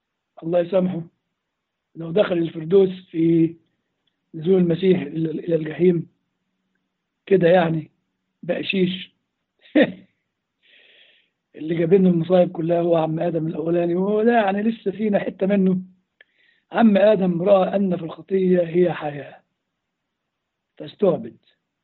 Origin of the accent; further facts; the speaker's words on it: Upper Egypt, Egypt; also born or lived in Cairo; يا ابوي، بس انا صعيدي برضو